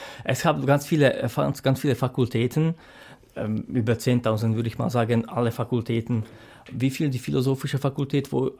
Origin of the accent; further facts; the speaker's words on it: Slovakia; Aber bei uns in der Slowakei hat deshalb noch eine große Bedeutung diese Germanistik